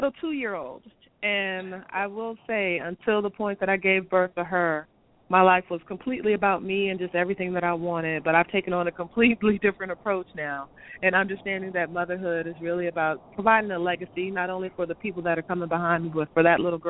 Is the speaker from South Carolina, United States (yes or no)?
yes; Charleston, South Carolina, United States; also born or lived in New York; Well, I am a Carolina native, true Southern Belle, down in Charleston, South Carolina. So I was born in New York.